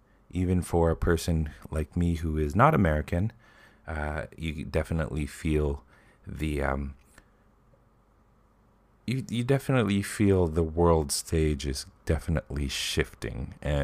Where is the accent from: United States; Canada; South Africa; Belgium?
Canada; I am from Canada